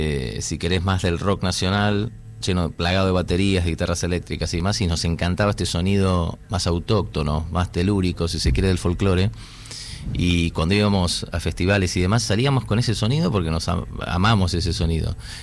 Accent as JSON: {"language": "Spanish", "region": "Buenos Aires", "country": "Argentina", "said": "Somos porteños, claro. No salteños"}